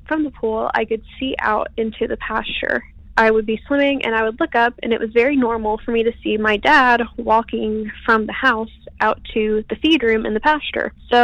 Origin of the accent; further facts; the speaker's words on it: Texas, United States; I'm 20 now. This happened when I was around 12. I grew up in the Southeast Texas area. It's very heavily wooded.